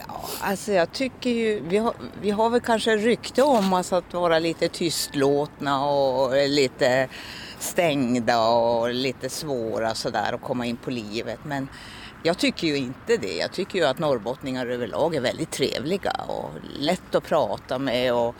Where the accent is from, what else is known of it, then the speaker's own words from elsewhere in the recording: Norway; Swedish is a second language; moved away as an adult; now in Luleå, Sweden; jag är född och uppvuxen i Norge och flyttade till Luleå när jag var i kanske 25 års ålder.